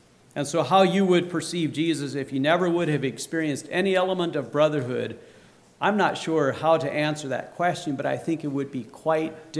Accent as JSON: {"language": "English", "region": "Ohio", "country": "United States", "tie": "born or raised there", "said": "I grew up in Ohio. Yost Miller was the bishop where I grew up."}